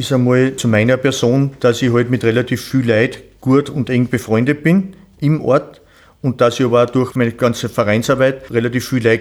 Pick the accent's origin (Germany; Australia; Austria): Austria; Selztal, Styria; Ich bin geboren in Selztal, bin zur Schule in Selztal und in Atmung gegangen